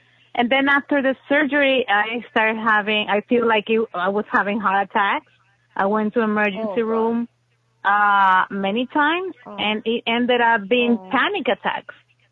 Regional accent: Ecuador; now in Florida, United States; I'm from Ecuador, actually.

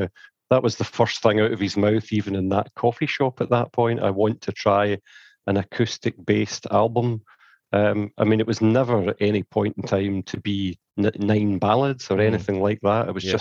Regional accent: Glasgow, Scotland, United Kingdom; So when they played my hometown in Glasgow, I just didn't get the chance to meet him, of course.

